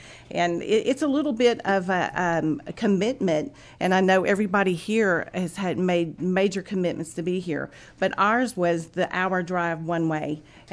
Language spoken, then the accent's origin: English; Ramona, Oklahoma, United States; I'm from Ramona, Oklahoma.